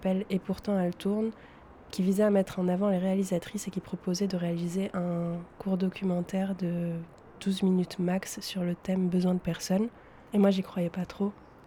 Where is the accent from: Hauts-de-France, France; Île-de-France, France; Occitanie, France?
Occitanie, France; Toulouse; also born or lived in Jendouba, Tunisia; J'ai vécu entre la Tunisie et la France. La Tunisie, où j'ai grandi à Jindouba, une ville, un petit bassin de la frontière algérienne. Et Toulouse, où j'ai principalement grandi en Palo. Mais pas que, parce que j'ai un peu tourné dans tous les quartiers de Toulouse.